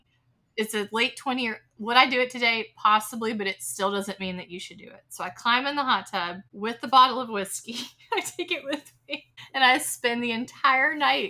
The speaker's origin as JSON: {"language": "English", "region": "Georgia", "country": "United States", "tie": "born or raised there", "said": "Because I grew up in Georgia, as you all know"}